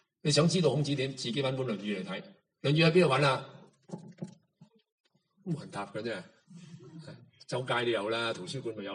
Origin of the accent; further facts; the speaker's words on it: China; 呢个就系点解我哋中国人一句啊